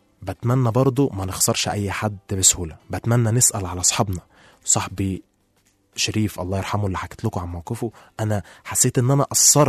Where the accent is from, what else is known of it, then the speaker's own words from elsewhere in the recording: Suez, Suez Governorate, Egypt; انا اصلا من السويس والجامعه بتاعتي كانت في القاهره